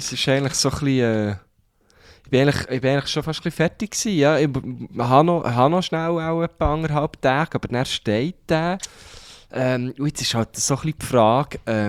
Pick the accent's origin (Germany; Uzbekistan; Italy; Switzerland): Switzerland; Thun, Bern; Ich habe vorher in grösseren Städten gelebt. Klar, ich liebe Thun, bin da aufgewachsen, ist meine Heimatstadt und so.